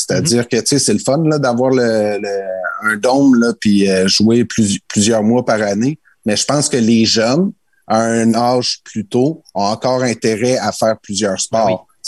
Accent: Trois-Pistoles, Quebec, Canada; je suis originaire de Trois-Pistoles au Bas-Saint-Laurent

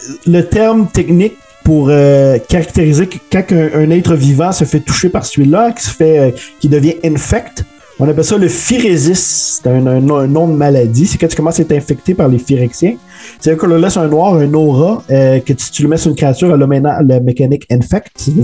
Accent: Quebec, Canada; j'ai rêvé que je marchais sur la plage chez nous à Gaspésie.

